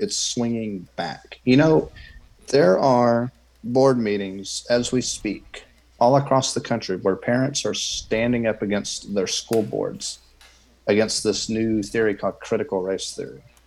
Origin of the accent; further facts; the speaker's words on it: Texas, United States; also born or lived in Louisiana; I was born in Louisiana, but still, that was the nearest NICU, but I was raised in Texas.